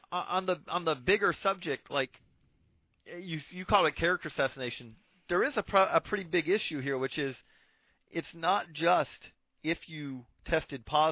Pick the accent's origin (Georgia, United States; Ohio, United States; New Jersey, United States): Georgia, United States; I grew up in Georgia in the 80s, so, I mean, I got to see Dale Murphy.